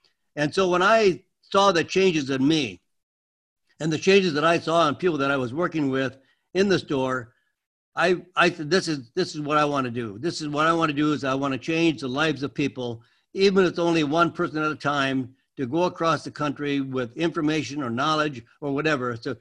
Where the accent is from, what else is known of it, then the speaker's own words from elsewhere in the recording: Green Bay, Wisconsin, United States; I come from Green Bay, Wisconsin, and at the time when I joined the Marine Corps, there was no such thing as a health food store in Green Bay.